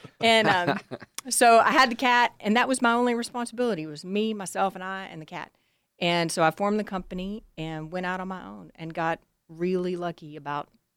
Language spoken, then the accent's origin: English; Texas, United States; they were a little harsh toward me because I was young and I was a whippersnapper and I was from Texas and I was safety girl